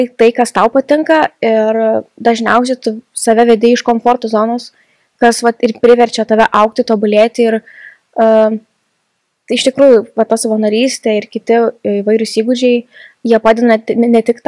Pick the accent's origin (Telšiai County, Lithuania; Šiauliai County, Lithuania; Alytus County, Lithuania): Šiauliai County, Lithuania; Šiauliai; esu iš Šiaulių, Vilniaus Jono gimnazijos